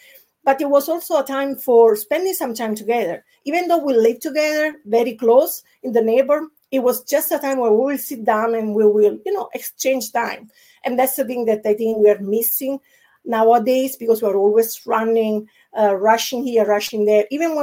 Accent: Sorrento, Campania, Italy; English is a second language; it reminds me of Sorrento, where I come from Italy.

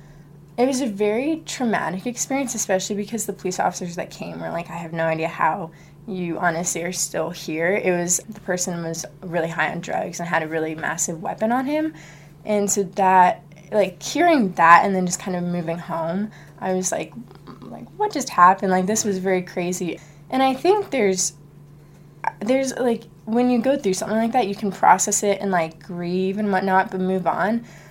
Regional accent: Reston, Virginia, United States; Yeah, so I'm from Northern Virginia, and I went to a really small high school

